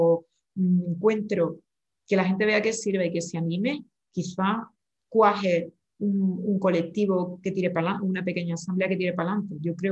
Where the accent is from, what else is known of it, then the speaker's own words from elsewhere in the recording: Seville, Andalusia, Spain; aunque yo soy de Sevilla